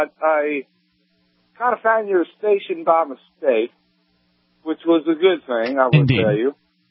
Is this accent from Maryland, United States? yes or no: yes; Frederick, Maryland, United States; now in Vanderbilt, United States; I am calling from Vanderbilt, Michigan, which is up near the Mackinac Bridge. So I grew up in a town in Maryland called Frederick.